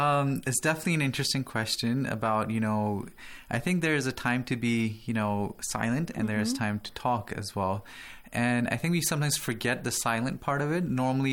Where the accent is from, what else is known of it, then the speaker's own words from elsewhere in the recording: Pakistan; I'm also a student here. I'm actually learning psychology here in Hawza. And I've lived in different parts of the world. Originally, I'm from Pakistan.